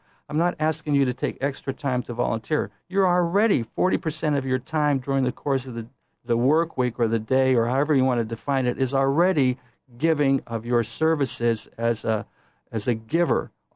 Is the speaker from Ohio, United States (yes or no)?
yes; Youngstown, Ohio, United States; Look, I'm from Youngstown, and that was a traumatic thing for me.